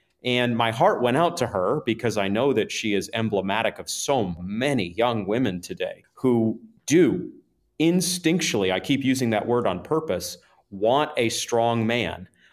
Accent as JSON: {"language": "English", "region": "New England", "country": "United States", "said": "I'm from New England, so forgive the snow-based metaphor here"}